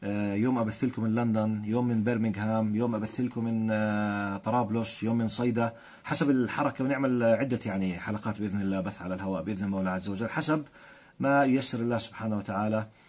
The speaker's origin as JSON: {"language": "Arabic", "town": "Aqaba", "region": "Aqaba Governorate", "country": "Jordan", "said": "حيا الله أهل العقبة، أنا من العقبة يا عيوني"}